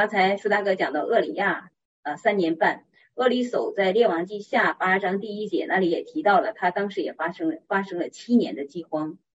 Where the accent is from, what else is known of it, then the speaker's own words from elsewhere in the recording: Northeast China, China; 那我老家在东北，就想东北相对来说还是一个产粮比较富足的地方，就是那黑土地它比较容易出粮食。